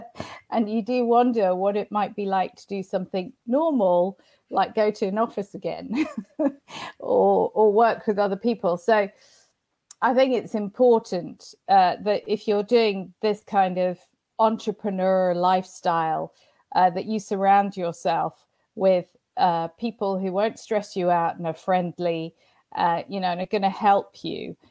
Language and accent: English; Hong Kong; also born or lived in Singapore / Israel; So I'm a Brit by birth, but by the time I was 18, I'd lived on three continents. I was brought up in Hong Kong, Singapore, and Israel, oddly.